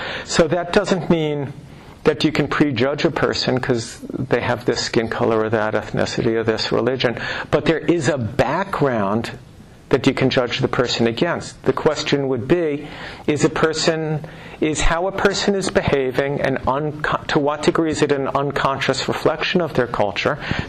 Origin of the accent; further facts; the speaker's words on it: New York, United States; Well, I'm from New York, so in New York, if you were talking about someone and you said they're from Jersey